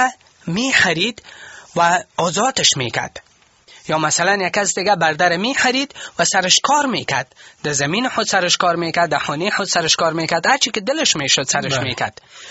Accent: Kabul, Afghanistan; وقتی که میگیم ما بچه کابل هستم، من مربوط به کابل هستم. من از کابل هستم.

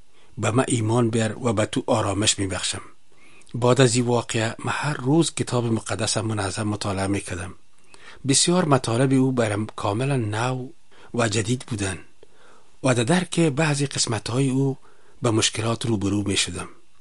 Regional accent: Kabul, Afghanistan; در شهر کابل تولد و بزرگ شدیم.

